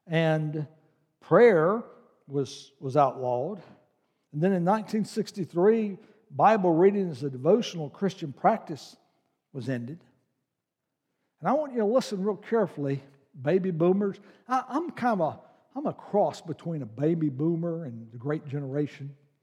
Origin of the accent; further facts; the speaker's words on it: Charlotte, North Carolina, United States; When I grew up in Charlotte, North Carolina, and some of you are old enough to remember this